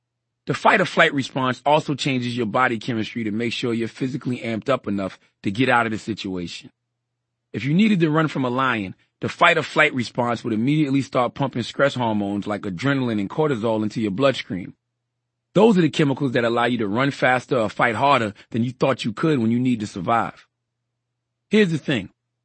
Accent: the South, United States; There's no question the stress I experienced as an African-American, especially a poor one growing up in the South, has directly led to my issues with anxiety.

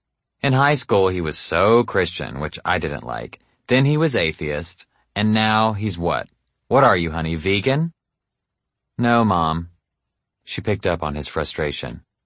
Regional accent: Tennessee, United States; Born and raised in Tennessee, I have always wanted hills and trees. I trust land like that.

